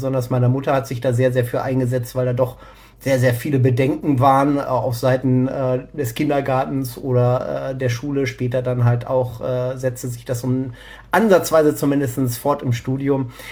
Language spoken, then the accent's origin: German; Hanover, Lower Saxony, Germany; zurück in Hannover, ich komme aus Hannover